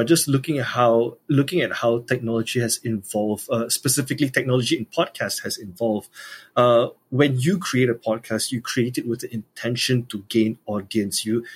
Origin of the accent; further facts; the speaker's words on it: Malaysia; I'm speaking exclusively from the point of view as a Malaysian podcast producer and as a Malaysian podcaster.